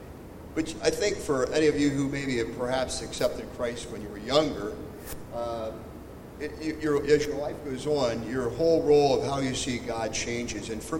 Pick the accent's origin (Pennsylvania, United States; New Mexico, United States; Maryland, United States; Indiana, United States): Pennsylvania, United States; Kreamer; I grew up in Snyder County, Cramer, Pennsylvania area. I've been there really all my life.